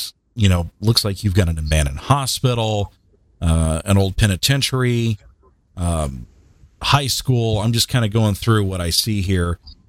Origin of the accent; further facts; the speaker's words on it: Tennessee, United States; it is like my home state, Middle Tennessee.